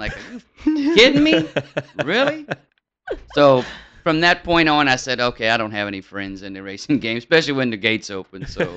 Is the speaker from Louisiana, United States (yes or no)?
yes; Lafayette, Louisiana, United States; Grew up in Lafayette, Louisiana. Well, Doosan, they call it. My grandfather was a rice farmer.